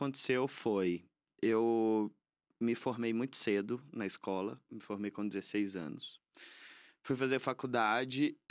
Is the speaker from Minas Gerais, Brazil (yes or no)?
yes; Minas Gerais, Brazil; Eu sou de Minas, pessoal conservador e tudo mais.